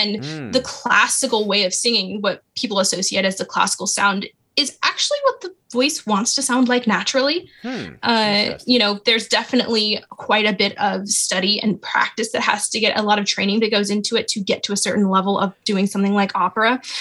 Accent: Florida, United States; My family, we're from Florida in kind of the country. My family's always been kind of country.

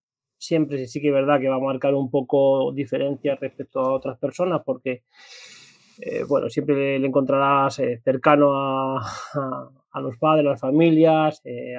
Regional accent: Madrid, Community of Madrid, Spain; soy entrenador nacional UEFA Pro, soy madrileño de nacimiento y de adopción, de todo. Vivo y hago toda mi vida aquí desde el centro

